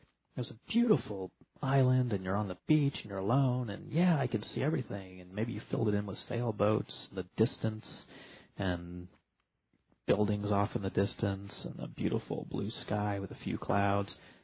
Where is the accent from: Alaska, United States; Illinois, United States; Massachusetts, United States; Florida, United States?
Florida, United States; And I grew up in South Florida.